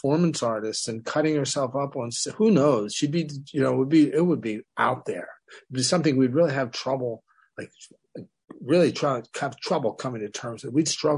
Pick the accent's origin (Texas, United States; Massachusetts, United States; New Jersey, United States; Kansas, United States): New Jersey, United States; now in New York, United States; Yeah, I came from New Jersey.